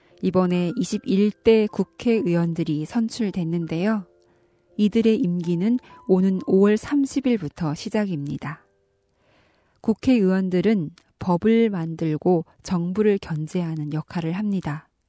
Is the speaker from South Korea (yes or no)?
no; North Korea